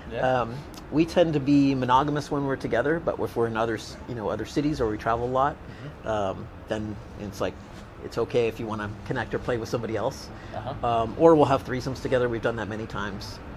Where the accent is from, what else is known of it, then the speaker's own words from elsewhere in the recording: United States; So I'm American, and she, Rochelle, is Canadian.